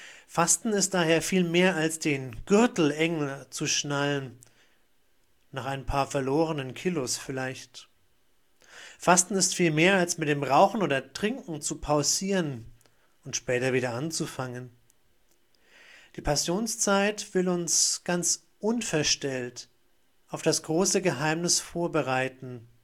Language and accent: German; Bavaria, Germany; Als Kind in Franken verhörte ich mich beim Anschnallen regelmäßig. Mach mal dein Gott zu! Lange Jahre glaubte ich wirklich, dass der Begriff Gurt und Gott derselbe ist. Gut fränkisch halt, Gott.